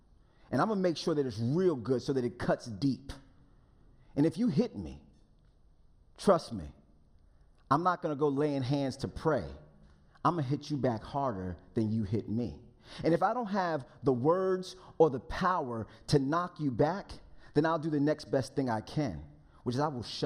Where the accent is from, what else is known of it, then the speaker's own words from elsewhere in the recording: Englewood, New Jersey, United States; And then I'm from the Northeast, so the armpit of the United States, just right outside of New York City, a town called Englewood.